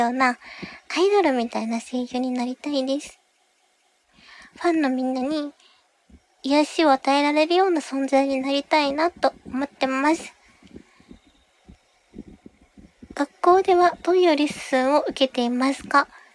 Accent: Kanagawa, Japan; 出身地は神奈川県です。横浜じゃないけど、横浜の近くに住んでます。

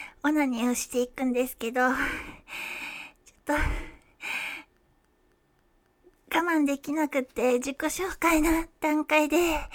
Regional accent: Kyushu, Japan; 私の出身地は九州です。

